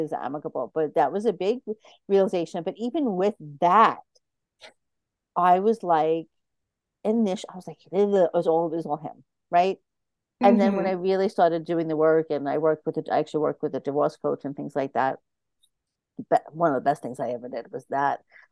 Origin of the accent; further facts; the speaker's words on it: Brooklyn, New York, United States; Listen, I'm from Brooklyn. Like, we literally go from 0 to 500, like, instantly.